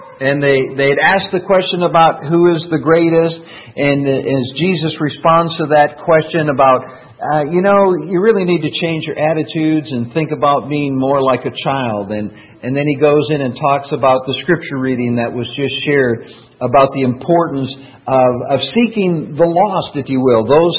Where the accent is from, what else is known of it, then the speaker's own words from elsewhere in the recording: Rochester, United States; But I get the privilege tonight of preaching in Rochester, my hometown, so I'm excited about that, looking forward to that.